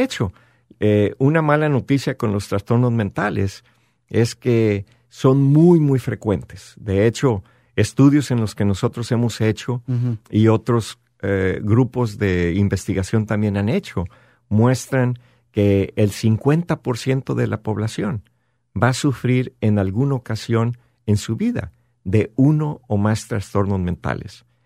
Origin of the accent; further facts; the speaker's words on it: Guamúchil, Sinaloa, Mexico; now in United States; que yo soy mexicano. De hecho, soy de los inmigrados aquí en Estados Unidos. Yo vengo de México, soy sinaloense de un pueblo de Guamúchil, Sinaloa, de donde … donde creció. Tengo más de 20 años aquí en California